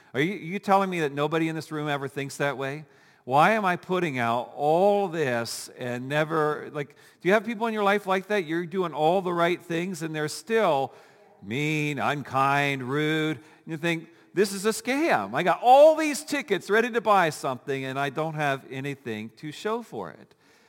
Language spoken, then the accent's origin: English; Ohio, United States; Now, when I was growing up, I grew up in Ohio, and we had something different.